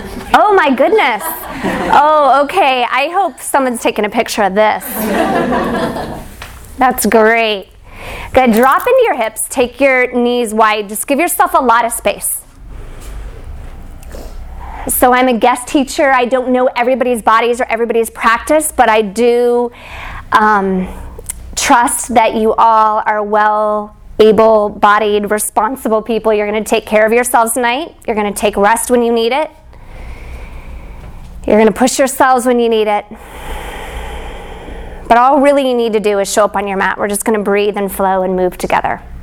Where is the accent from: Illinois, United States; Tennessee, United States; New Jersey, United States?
Illinois, United States; Rockford; now in Petaluma, United States; I'm from Petaluma, California. So if you don't know where that is, it's in the heart of Sonoma County. But I'm a Midwest girl in my roots. I grew up in Rockford, Illinois